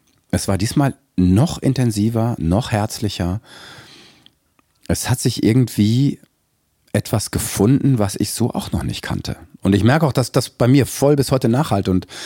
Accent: Detmold, North Rhine-Westphalia, Germany; nicht als der alte Typ aus Detmold, sind ja dann viele Freunde noch aus meiner Heimatstadt

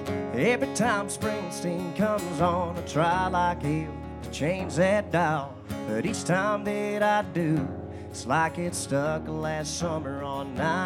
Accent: Scotland, United Kingdom; As you can probably tell, I'm not from around here. I'm from Scotland

